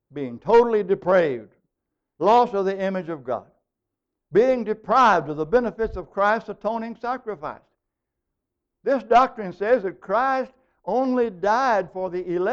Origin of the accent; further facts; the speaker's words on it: Oklahoma, United States; Where I grew up in Oklahoma, out in the country, there's a schoolhouse, and the free will Baptists met there.